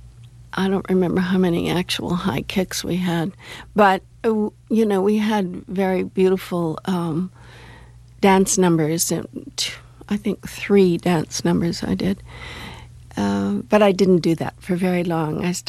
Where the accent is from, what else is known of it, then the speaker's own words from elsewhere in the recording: Detroit, Michigan, United States; moved away as an adult; And I grew up in Detroit, and I'd never been outside of Detroit.